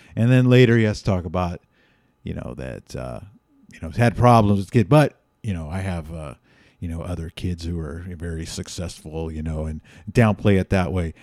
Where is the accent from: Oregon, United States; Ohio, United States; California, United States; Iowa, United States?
California, United States; Castro Valley; The Haystack, the almost town of my youth, growing up in Castro Valley.